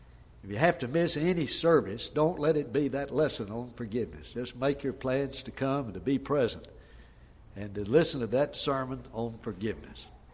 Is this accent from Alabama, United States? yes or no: yes; Huntsville, Alabama, United States; I grew up in Huntsville, Alabama.